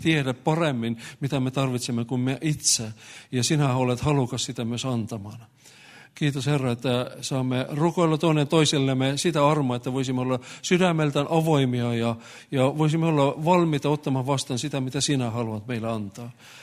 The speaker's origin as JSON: {"language": "Finnish", "country": "Estonia", "lives_now": "Finland", "said": "olen tämän seurakunnan pastori. Olen Virosta kotoisin, olen tässä ollut töissä viimeiset 26 vuotta"}